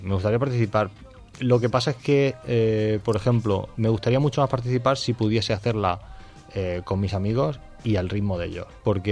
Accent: Granada, Andalusia, Spain; Hay una que me hace mucha ilusión hacer, que es mi tierra en Granada

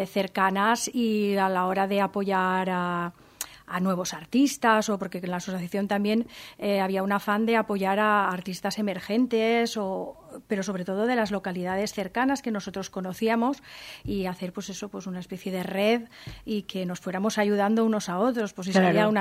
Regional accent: Alfafar, Valencian Community, Spain; now in Sedaví, Spain; Sí, claro, efectivamente nosotros no vivimos en Valencia, vivimos en Sedaví, somos de Alfafar, Benetúser está muy cerca.

